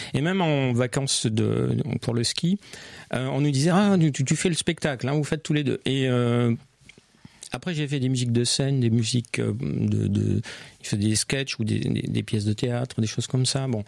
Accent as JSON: {"language": "French", "town": "Marseille", "region": "Provence-Alpes-Côte d'Azur", "country": "France", "said": "Je suis marseillais."}